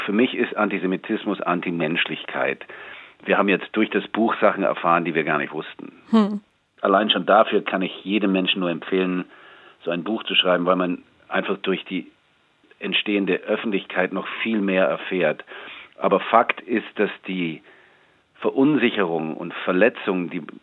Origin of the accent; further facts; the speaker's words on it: United States; now in Germany; wie man ja auch in den Vereinigten Staaten im Moment sieht, an meiner alten Heimat